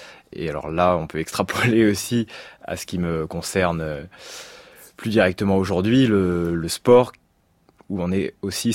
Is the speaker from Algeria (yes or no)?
no; Normandy, France; moi je viens de Normandie, du département de l'Orne